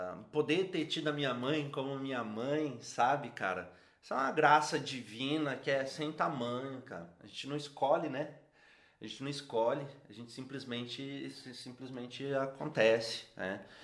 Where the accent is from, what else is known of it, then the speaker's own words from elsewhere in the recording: Dois Vizinhos, Paraná, Brazil; born there; Eu sou nascido no sudoeste do Paraná, nasci em Dois Vizinhos, uma cidade que eu amo, né?